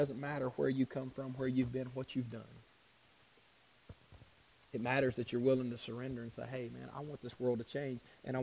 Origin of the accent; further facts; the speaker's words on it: Louisiana, United States; also born or lived in Georgia; now in Kentucky, United States; I'm from Georgia, grew up in Louisiana, and Kentucky is wonderful. I love living here